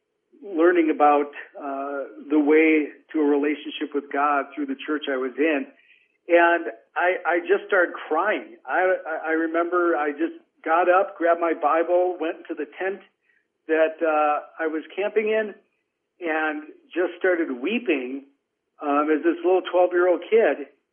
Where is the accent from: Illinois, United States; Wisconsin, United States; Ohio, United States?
Wisconsin, United States; I'm the youngest of eight kids. I grew up in Wisconsin. My family was Catholic.